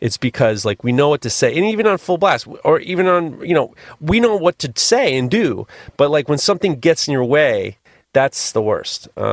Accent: Canada; But being Canadian, I have to say sorry for boring you.

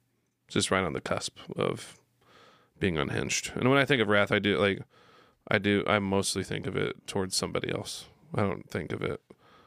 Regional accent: United States; No. Sorry. I'm American.

